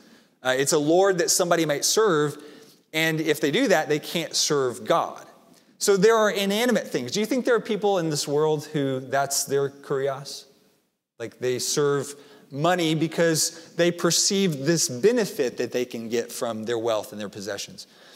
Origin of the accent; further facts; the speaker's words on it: Arkansas, United States; I grew up, I'm from Arkansas originally, and that's where I went to college, University of Arkansas.